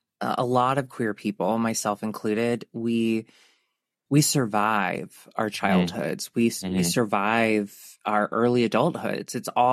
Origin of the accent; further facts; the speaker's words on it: the South, United States; for our generation and growing up in the South